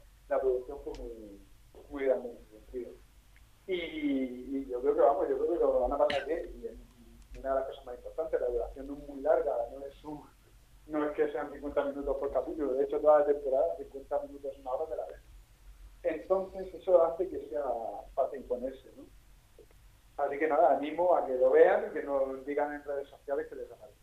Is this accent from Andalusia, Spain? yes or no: no; Lorca, Region of Murcia, Spain; Nosotros, por ejemplo, los directores somos de Lorca